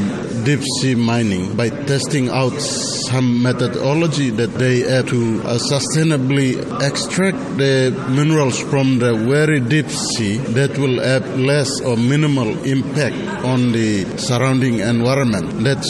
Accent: Papua New Guinea; that will be conducted back in my home country, Papua New Guinea.

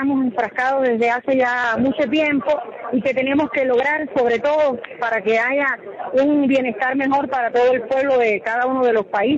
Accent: Cuba; Los cubanos nos indignamos mucho, y las cubanas sobre todo

